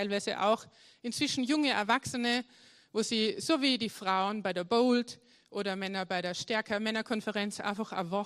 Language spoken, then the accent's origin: German; Leoben, Styria, Austria; accent: Styrian; ich bin aus Leoben, aus der Steiermark und es wird heute auf jeden Fall ein bisschen steirisch